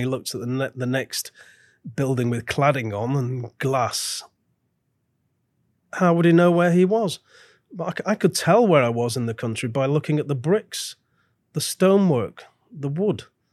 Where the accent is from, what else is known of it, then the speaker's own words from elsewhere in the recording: Blackburn, North West England, United Kingdom; now in Birmingham, United Kingdom; even though I don't come from here. I've lived here for more than 30 years, but I grew up in Blackburn